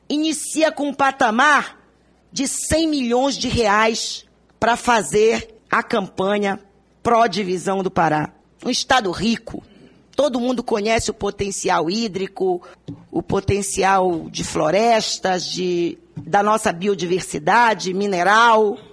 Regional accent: Pará, Brazil; que não nos orgulham relatar como paraenses, como cidadãos de bem, como cidadãos brasileiros que somos

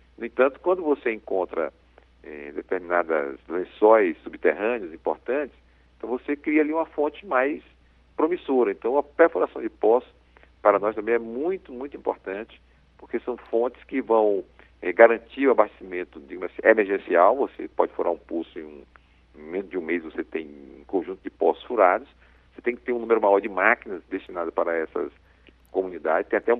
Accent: Fortaleza, Ceará, Brazil; lá na minha cidade de Fortaleza, no estado do Ceará

